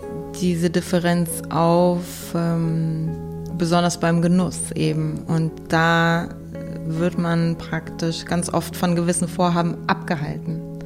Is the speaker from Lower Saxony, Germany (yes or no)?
yes; Lower Saxony, Germany; Ich bin im Westen aufgewachsen, in Niedersachsen